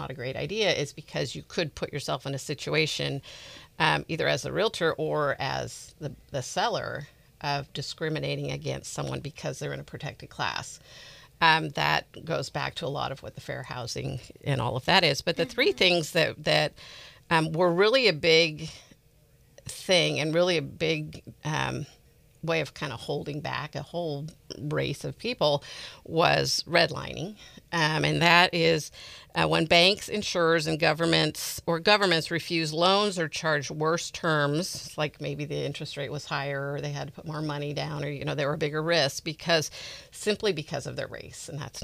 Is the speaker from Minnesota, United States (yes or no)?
no; California, United States; And then also growing up in California, I don't think we saw it like we saw it in, like they saw it in other places like Alabama and, like, you know, in the South.